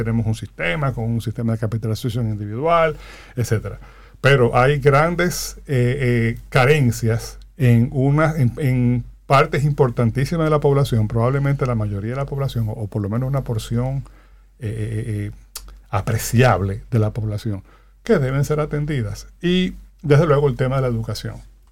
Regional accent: Dominican Republic; Nosotros como sociedad dominicana no lo concebimos así

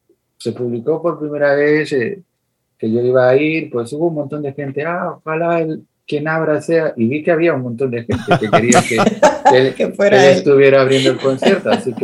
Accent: Canary Islands, Spain; Que es así como muy de mi tierra canaria y de mis raíces.

